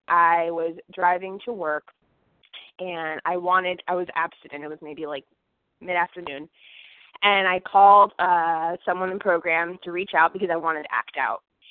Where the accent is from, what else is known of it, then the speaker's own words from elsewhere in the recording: Florida, United States; from South Florida